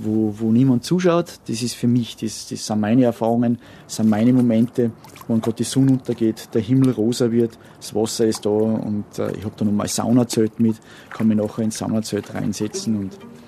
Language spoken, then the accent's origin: German; Grundlsee, Styria, Austria; Also schwimmen, ich bin ja am Grundlsee aufgewachsen, da lernst du es dir halt selber.